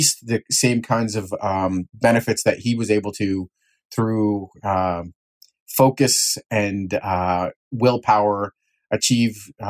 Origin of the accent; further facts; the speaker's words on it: United States; Growing up in the States and not having to face those kinds of challenges